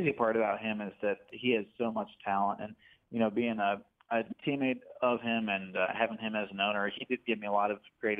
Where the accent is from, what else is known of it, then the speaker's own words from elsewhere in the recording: Hinckley, Ohio, United States; also born or lived in Virginia; Well, I was born in Virginia. My parents worked down there, but from 3 months old, I've been in Hinckley all my life, and my grandparents have been here forever, and you know, I grew up in Hinckley